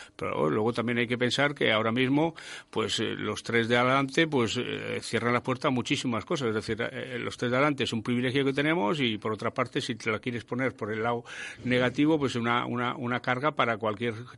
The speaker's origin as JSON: {"language": "Spanish", "town": "San Sebastián", "region": "Basque Country", "country": "Spain", "said": "yo soy de San Sebastián, él es de una capital, yo soy de pueblo"}